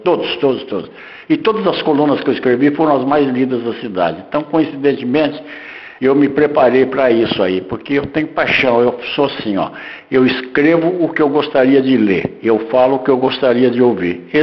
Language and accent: Portuguese; Santo Anastácio, São Paulo, Brazil; eu comecei no rádio quando eu tinha 13 anos de idade, em Santo Anastácio, minha terra natal, isso já faz muito tempo.